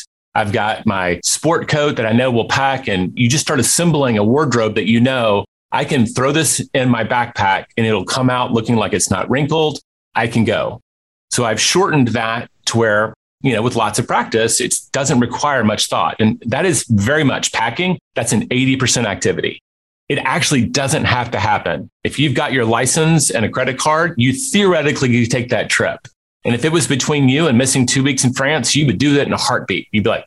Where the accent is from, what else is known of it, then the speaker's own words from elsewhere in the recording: Memphis, Tennessee, United States; And he was a guy from Memphis, my hometown, and my dad had set up the meeting.